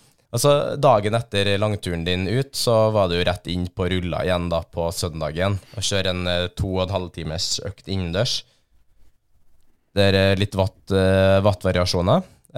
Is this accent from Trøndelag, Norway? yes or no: yes; Skogn, Trøndelag, Norway; Og fordelene der er jo hjem på Skogn, så klart, men jeg er jo så å si aldri i det området mer.